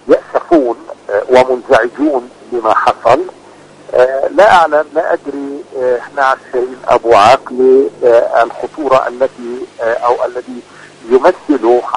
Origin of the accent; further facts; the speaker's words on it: Palestine; ولكن يعني نأسف مرة أخرى نحن كفلسطينيين للموقف المتراخي اللي مثلته الولايات المتحدة الأمريكية ودول الاتحاد الأوروبي